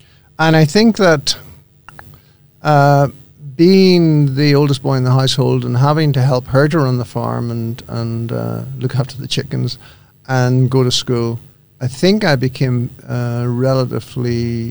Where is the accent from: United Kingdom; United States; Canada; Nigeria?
United Kingdom; Northern Ireland; I'm Irish. I was born in Northern Ireland, which is actually part of the British Empire, the last colony. Born on a farm.